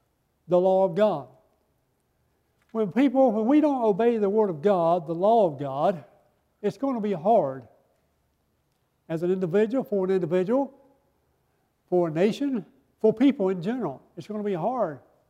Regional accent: United States; I'm an American. I'm thankful that I was born and raised in this country.

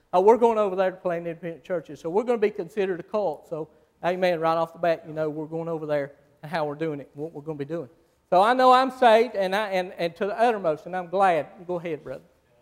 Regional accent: Asheville, North Carolina, United States; And I'm just an old mountain preacher. I'm a hillbilly from Asheville, North Carolina.

